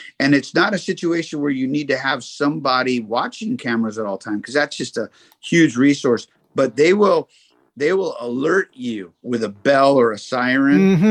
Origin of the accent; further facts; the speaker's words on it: West Covina, California, United States; Where I grew up in West Covina.